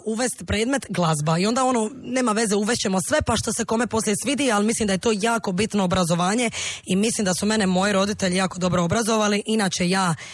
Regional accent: Sinj, Split-Dalmatia County, Croatia; Dolazim iz Sinja

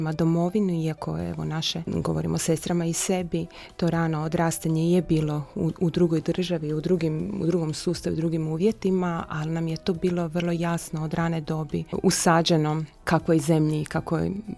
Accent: Zagreb, City of Zagreb, Croatia; born there; Rođena sam u Zagrebu od roditelja koji su potekli iz Dalmatinske Zagore i Hrvatskog Zagorja u jednoj lijepoj, skladnoj obitelji. Imam tri mlađe sestre. Odgajani u vjeri, primili je od roditelja.

